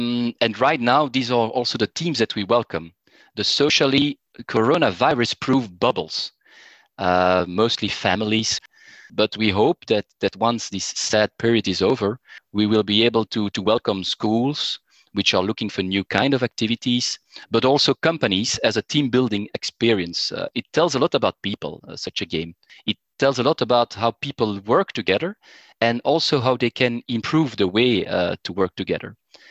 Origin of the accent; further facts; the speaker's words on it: Sint-Agatha-Berchem, Brussels, Belgium; and I'm from St. Agathe Berkham in Brussels